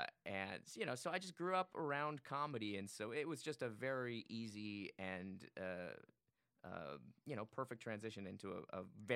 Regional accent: Phoenix, Arizona, United States; I'm from Phoenix, Arizona, yeah.

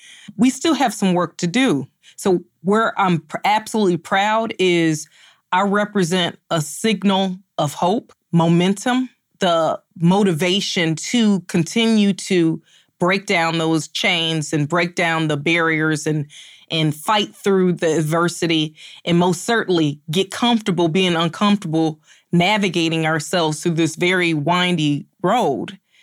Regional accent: Chicago, Illinois, United States; I'm born and raised in Chicago, but I feel right at home here

